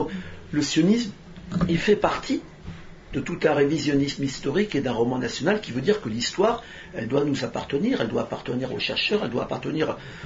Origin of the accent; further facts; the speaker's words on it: France; j'ai grandi en France, je suis né en 50.